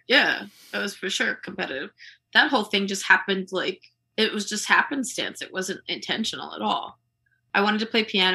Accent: Columbia, Maryland, United States; So like I grew up in Columbia. Columbia was like, it was just a small town at the time.

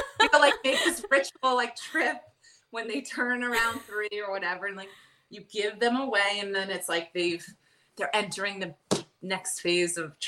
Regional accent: New York, United States; also born or lived in London; now in Copenhagen, Denmark; We lived in London before Copenhagen, but I grew up in New York. So just outside the suburbs, or in the suburbs, just outside the city, where I'm talking to you now from.

